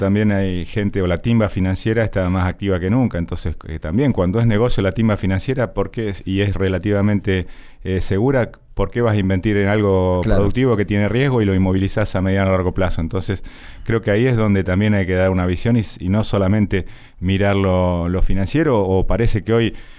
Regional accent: Argentina; somos muchos los argentinos que queremos que el país nos vaya bien

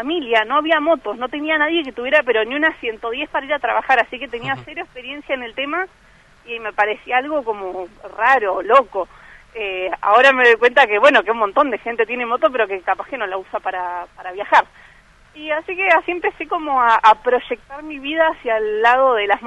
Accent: Cipolletti, Río Negro, Argentina; also born or lived in Neuquén; yo soy nacida en Neuquén Capital, pero me crié en Cipoletti, en Río Negro.

